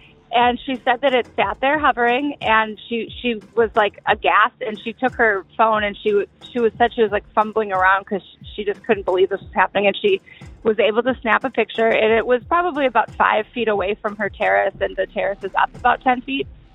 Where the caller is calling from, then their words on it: Chicago, Illinois, United States; I'm calling from Chicago.